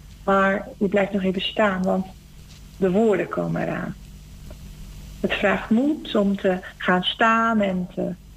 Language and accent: Dutch; Rotterdam, South Holland, Netherlands; en ik kom uit Rotterdam.